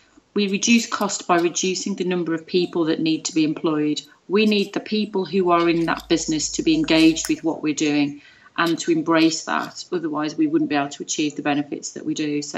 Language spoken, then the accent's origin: English; Midlands, United Kingdom; I'm from the Midlands